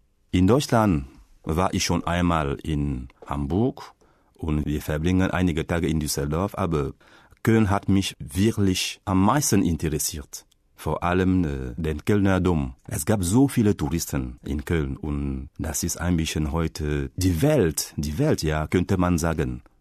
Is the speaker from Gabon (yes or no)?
yes; Bitam, Woleu-Ntem, Gabon; Ich komme aus Gabun und zwar aus Bitam. Bitam ist eine Kleinstadt in Nord-Gabun. Das liegt in Zentralafrika.